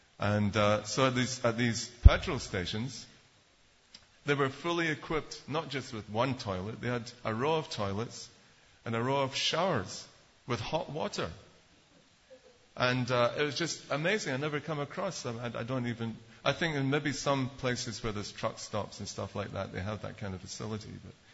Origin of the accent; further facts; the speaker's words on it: Scotland, United Kingdom; I'm not even American. I'm British. I'm going to call my consulate. You're going to be in big trouble. And the guy believed me. He wasn't expecting that. And then a mad Scotsman on his hands.